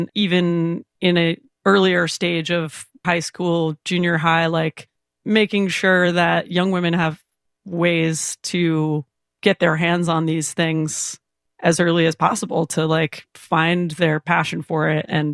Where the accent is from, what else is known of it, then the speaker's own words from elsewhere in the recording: Iowa City, Iowa, United States; Yeah, so I grew up in Iowa City, Iowa, and I started playing the bass in the fourth grade